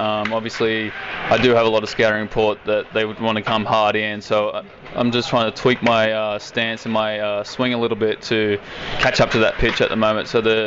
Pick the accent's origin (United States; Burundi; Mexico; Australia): Australia; Sydney, New South Wales; He's another Sydney guy that outfielder, left-hand bat that I kind of looked up to growing up